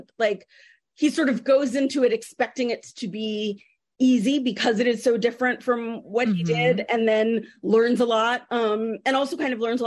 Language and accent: English; California, United States; you know, I'm from California. And so I think naturally I kind of set books there.